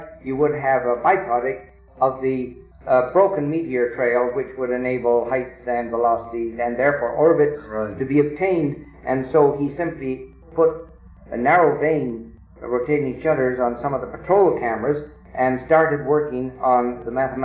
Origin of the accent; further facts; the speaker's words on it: Japan; also born or lived in Toronto; I grew up in Japan, graduated from a Canadian academy, a Canadian high school in Japan, came to the University of Toronto